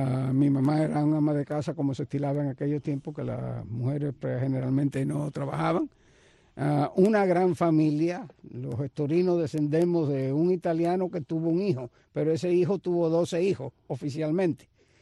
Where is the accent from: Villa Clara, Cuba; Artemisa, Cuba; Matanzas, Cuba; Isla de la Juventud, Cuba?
Matanzas, Cuba; Unión de Reyes; born there; Yo nací en el pueblo mejor del mundo, en Unión de Reyes, provincia de Matanzas.